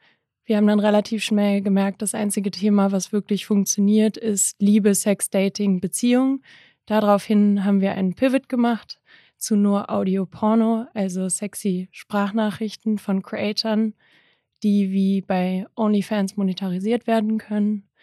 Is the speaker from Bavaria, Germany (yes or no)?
no; Berlin, Germany; ich bin in Berlin aufgewachsen, einer der liberalsten Städte Deutschlands